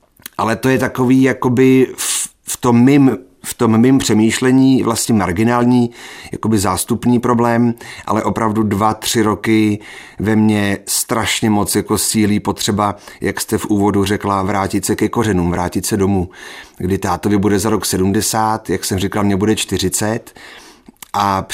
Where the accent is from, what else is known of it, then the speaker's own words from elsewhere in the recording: Jablonné v Podještědí, Liberec Region, Czechia; z Jablonného v Podještědí